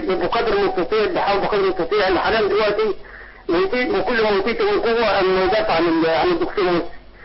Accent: Upper Egypt, Egypt; عندنا في الصعيد يعني بيحل لنا مشاكل.

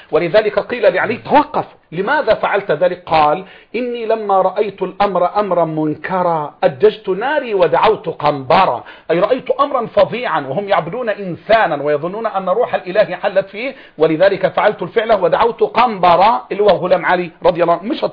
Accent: Egypt; يقصد معنا احنا يعني كمصريين

